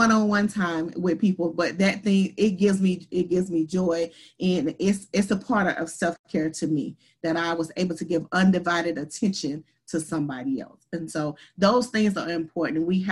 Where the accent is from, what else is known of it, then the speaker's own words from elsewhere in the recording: the South, United States; It's really out of cornmeal, but I'm from the South, and so it's cornbread pancakes.